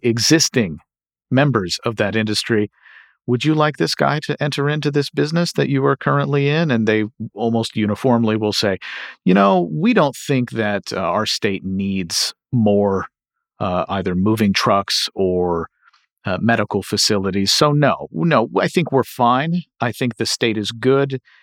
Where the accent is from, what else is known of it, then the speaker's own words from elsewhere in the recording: Kentucky, United States; And in my home state of Kentucky